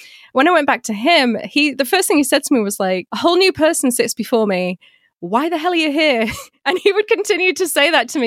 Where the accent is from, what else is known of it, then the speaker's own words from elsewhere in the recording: United Kingdom; I keep harking back to the fact that I'm British